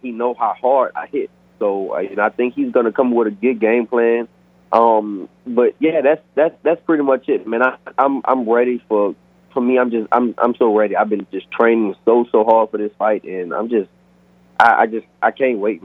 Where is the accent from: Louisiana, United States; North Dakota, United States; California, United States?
Louisiana, United States; New Orleans; so I fought, of course, my hometown is New Orleans, Louisiana. I fought in New Orleans